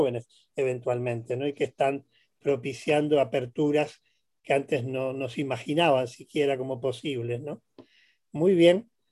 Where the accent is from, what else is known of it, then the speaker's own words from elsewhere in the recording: Uruguay; moved away as an adult; Yo viví de niño y adolescente en Uruguay.